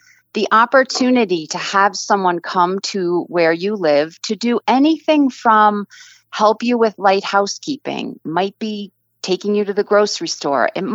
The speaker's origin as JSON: {"language": "English", "region": "Rhode Island", "country": "United States", "tie": "born or raised there", "said": "Growing up in Rhode Island, that was a place to go, and it was such a treat."}